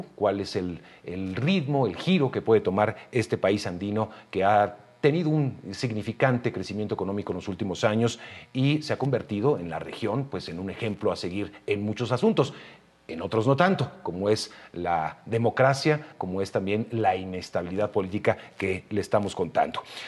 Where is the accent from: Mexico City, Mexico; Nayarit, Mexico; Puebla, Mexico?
Mexico City, Mexico; de la Ciudad de México.